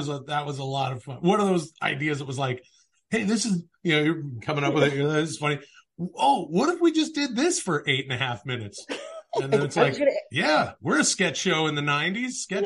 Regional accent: Vancouver, British Columbia, Canada; just outside of Vancouver, Canada, the burbs.

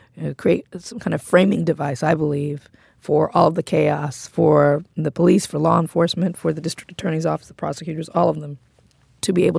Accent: Compton, California, United States; But, you know, I'm from Compton, and I was like, damn, it was rough here.

